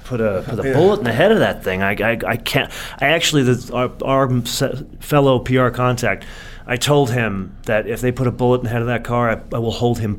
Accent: California, United States; I am from California.

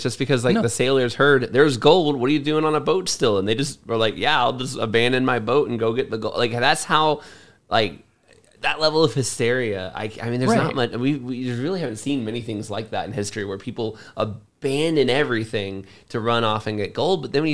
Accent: Florida, United States; And, you know, growing up in Florida, there, it never saw anything like that in my life.

